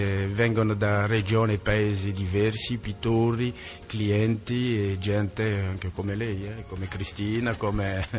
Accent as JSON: {"language": "Italian", "town": "Aix-en-Provence", "region": "Provence-Alpes-Côte d'Azur", "country": "France", "second_language": "Italian", "said": "Vengo di Aix-en-Provence, nel sud della Francia."}